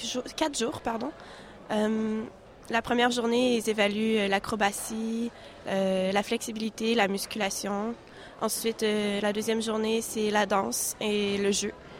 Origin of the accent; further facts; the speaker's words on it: Quebec, Canada; En fait, je viens du Québec, donc j'étais déjà à Montréal avant de rentrer à l'école.